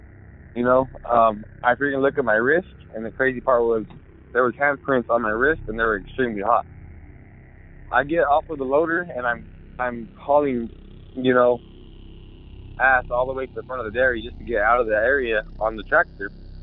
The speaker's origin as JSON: {"language": "English", "region": "California", "country": "United States", "said": "I'm from California."}